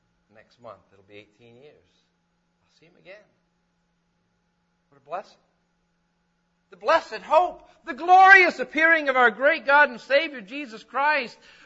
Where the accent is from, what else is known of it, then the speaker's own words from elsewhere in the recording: England, United Kingdom; I know I'm English as they come, because I'm from England even.